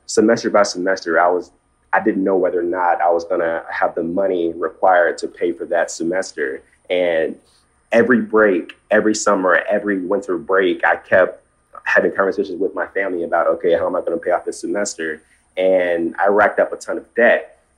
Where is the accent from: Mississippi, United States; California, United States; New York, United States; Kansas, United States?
Mississippi, United States; Hattiesburg; I got a little bit emotional because I come from a one-parent home. I'm from Hattiesburg, Mississippi.